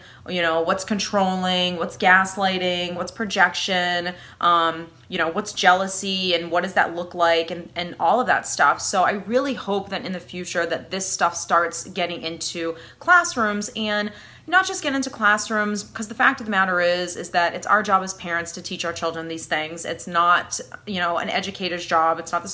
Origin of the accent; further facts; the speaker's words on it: Boston, Massachusetts, United States; accent: Boston; I'm from New England, I'm from Boston, and I'm just thankful that my accent isn't as bad as it could possibly be.